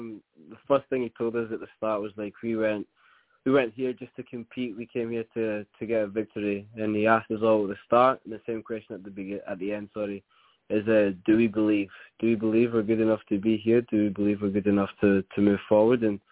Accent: Glasgow, Scotland, United Kingdom; now in United States; Yeah, I'm from Glasgow, Scotland.

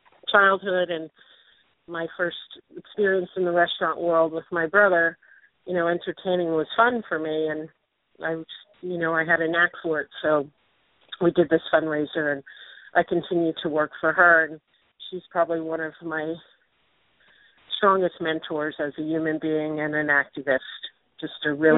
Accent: Delmar, United States; I grew up in Delmar, so I grew up by the beach.

